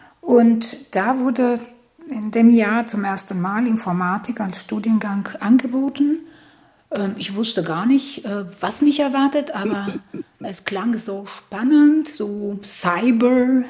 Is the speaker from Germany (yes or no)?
no; Albania; Naja, ich bin gebürtige Albanerin, das heißt, ich habe in Albanien studiert.